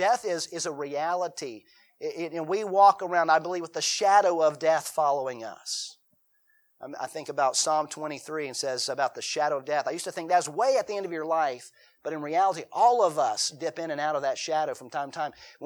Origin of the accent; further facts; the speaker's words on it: United States; born there; Well, no, that was before I was born. I was born in the United States.